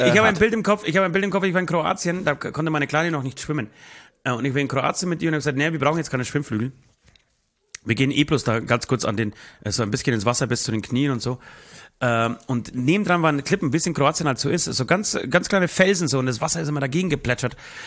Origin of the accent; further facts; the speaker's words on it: Poland; Urlaubsbild aus Polen. Euch einfach mal meine Heimat zeigen.